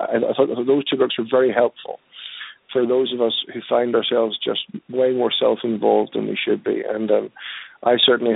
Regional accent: Ireland; I'm Irish, so I enjoy the freshness of the interaction, and I'm delighted people have an interest in what we're doing.

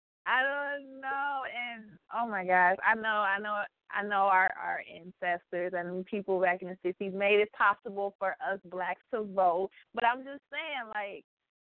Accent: Detroit, Michigan, United States; I'm from Detroit, Michigan.

